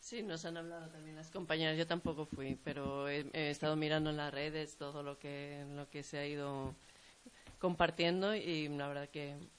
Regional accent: León, Castile and León, Spain; Yo vengo de León

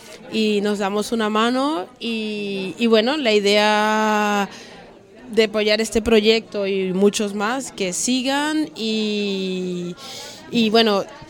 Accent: Venezuela; also born or lived in Australia / Scotland; yo soy de Venezuela, mi madre es colombiana y he crecido con este refrán o este dicho gigante aquí que ella acaba de comentarnos, y he tenido también la oportunidad de vivir, bueno, he vivido en Australia

